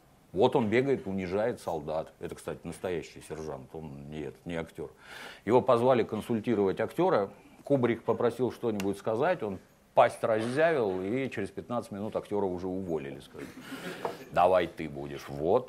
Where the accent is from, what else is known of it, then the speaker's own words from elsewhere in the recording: Kropyvnytskyi, Kirovohrad Oblast, Ukraine; born there; я вот родился в Советском Союзе в военном городке на Украине, в городе Кировограде. Далеко от Голливуда, очень.